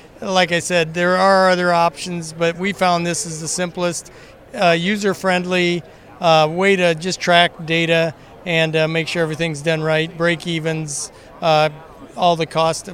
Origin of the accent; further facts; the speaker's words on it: Nashua, Iowa, United States; from Nashua, Iowa, Northeast Iowa. We've got a family feedlot and cow-calf operation